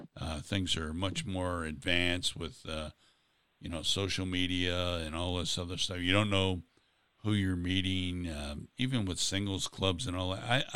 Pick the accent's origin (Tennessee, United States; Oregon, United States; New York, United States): New York, United States; Buffalo; Well, you know, I'm from Buffalo originally, so I'm one of those too.